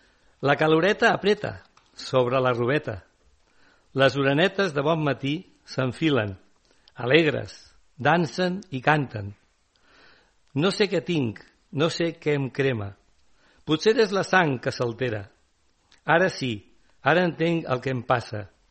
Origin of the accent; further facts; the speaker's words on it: Catalonia, Spain; jo sóc del Maresme. Jo, bueno, des de l'any... Jo des de l'any 70 i pico visc a, bueno, som una residència llavors, ara no, ara ja és casa meva, diguéssim, visc aquí tot l'any